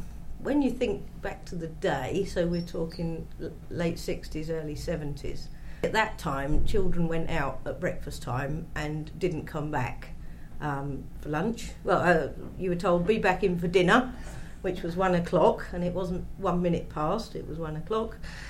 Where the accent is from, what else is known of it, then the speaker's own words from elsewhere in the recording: Ely, East of England, United Kingdom; I now live in Forehill, but I was born at number 5 Ship Lane, Ely, in 1965. Well, basically, growing up in Ship Lane, that is right in the middle of the waterside area